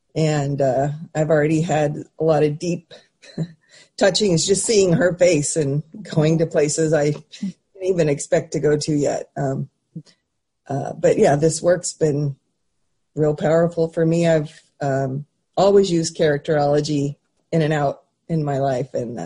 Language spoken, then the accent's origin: English; San Diego, California, United States; now in Sequim, United States; I'm from San Diego, but recently moved up to the Olympic Peninsula of Washington in a little town called Squim.